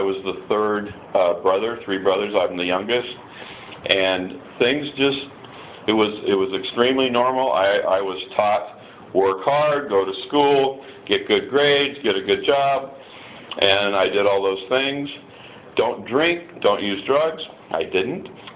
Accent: Van Nuys, California, United States; I was born in Van Nuys, California, 1953.

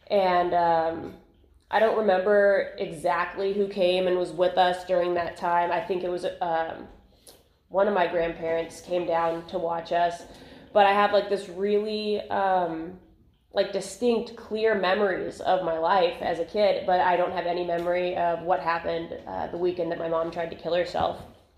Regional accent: Huntington Beach, California, United States; I grew up in Huntington Beach, which is in Orange County.

